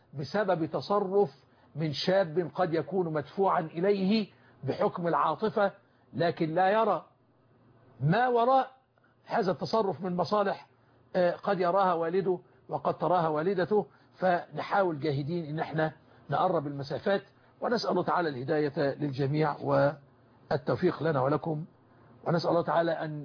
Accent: Egypt

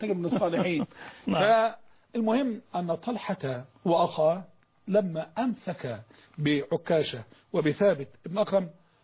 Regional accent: Egypt; إحنا كمصريين

